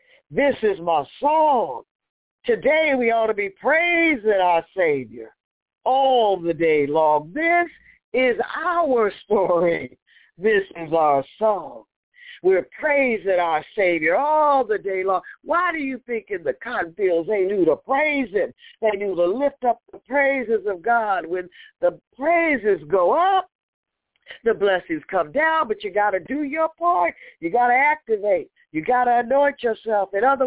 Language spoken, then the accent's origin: English; Texas, United States; Yeah, I said y'all. I'm from Texas.